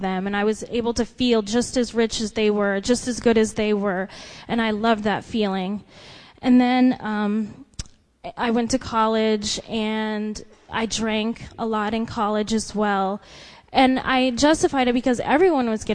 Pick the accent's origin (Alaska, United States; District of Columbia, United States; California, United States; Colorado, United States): Colorado, United States; Aurora; I am originally from Aurora, Colorado. It's a suburb of Denver. And where I grew up, there weren't a lot of black families.